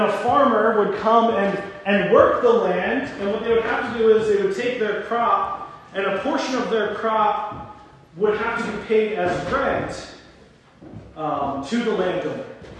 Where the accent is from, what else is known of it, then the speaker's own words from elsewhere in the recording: Ocean City, New Jersey, United States; I'm from Ocean City, New Jersey, I'm from the beach. I have no farming skills or history whatsoever.